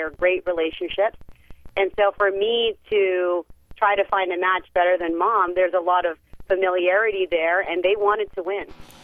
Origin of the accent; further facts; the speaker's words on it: Canada; I am Canadian, but I've worked all over the United States.